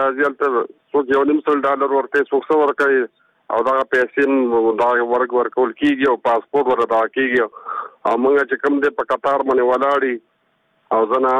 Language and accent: Pashto; Kunar, Afghanistan; خبرې کوم د کونړ ولایت نه